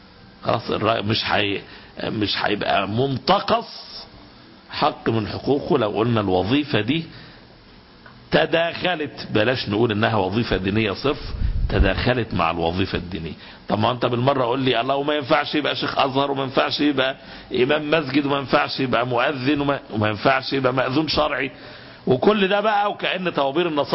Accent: Egypt; احنا عندنا في مصر

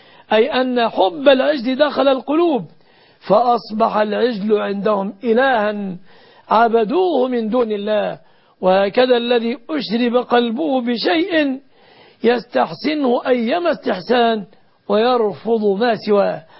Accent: Egypt

